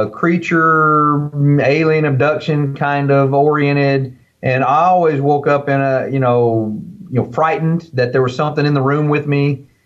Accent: the South, United States; Well, I grew up in the South, raccoon hunting at night, running through the woods when I was 11 year old with my older brother.

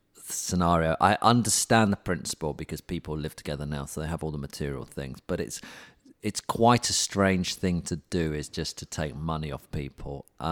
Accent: United Kingdom; Yeah, that's because we're British, though, isn't it?

